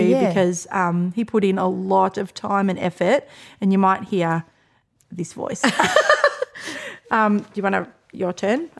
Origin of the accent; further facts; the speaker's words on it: Australia; We're so Australian.